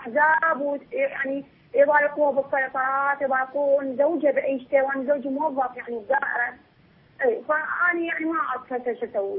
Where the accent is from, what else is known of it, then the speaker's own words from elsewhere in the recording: Iraq; بلدنا العراق